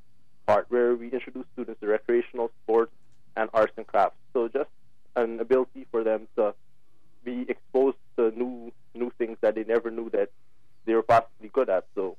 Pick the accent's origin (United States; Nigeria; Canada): Canada; Ontario; Growing up in the Malvern community, I went to Dr. Marion Hilliard, a middle school for grade 7 and 8 students.